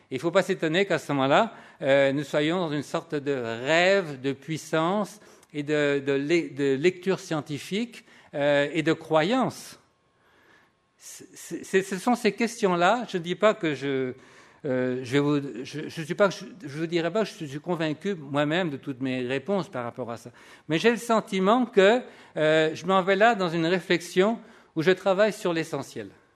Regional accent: Paris, Île-de-France, France; born there; comme je suis né moi-même à Paris

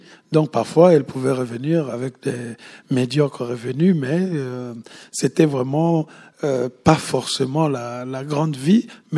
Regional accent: Republic of the Congo; moved away as an adult; je suis né au Congo-Brazzaville, et j'ai grandi là-bas et j'ai quitté la France... le Congo, à l'âge de 21 ans, pour aller faire des études.

